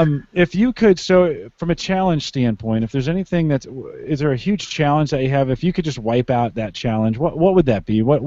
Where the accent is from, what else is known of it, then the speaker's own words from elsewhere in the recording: California, United States; moved away as an adult; now in Nebraska, United States; Yeah, well, and I'm a Silicon Valley kid, so I grew up in the Bay Area. That's where I'm from. I moved out to Nebraska, 22 years ago to raise a family.